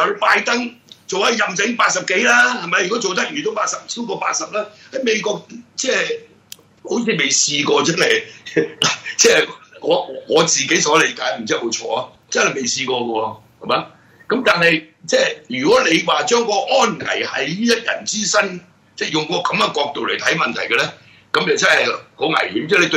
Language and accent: Cantonese; Guangdong, China; 我哋廣東人打麻將叫雞虎降上降